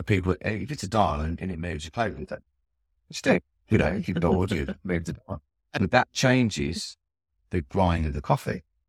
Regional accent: United Kingdom; Because as British, we love queuing.

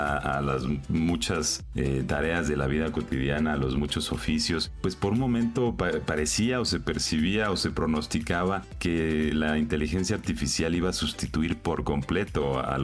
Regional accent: Mexico; hay una forma distinta de percibir México siendo mexicana, pero habiendo vivido en el extranjero, ¿no?

